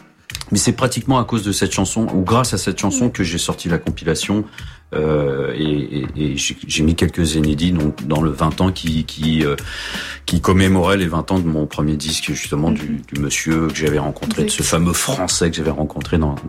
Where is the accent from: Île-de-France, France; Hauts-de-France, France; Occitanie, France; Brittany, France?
Île-de-France, France; Champigny-sur-Marne; born there; parce que moi je suis né ici à Champigny-sur-Marne